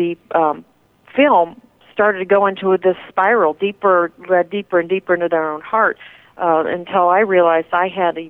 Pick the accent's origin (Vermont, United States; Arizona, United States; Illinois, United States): Arizona, United States; she hosts a lot of conferences in the Sedona area, and I'm from Arizona